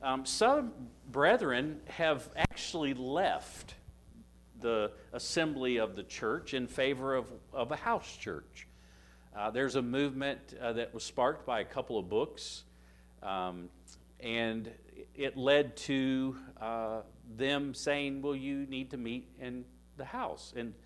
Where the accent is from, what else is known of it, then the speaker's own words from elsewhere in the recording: Indiana, United States; when I grew up in Indiana, we had an eldership. So this was in the 70s.